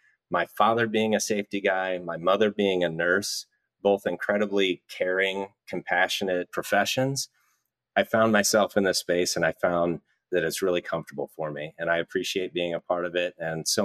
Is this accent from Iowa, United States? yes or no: yes; Cedar Rapids, Iowa, United States; there was a pretty catastrophic accident in my hometown of Cedar Rapids.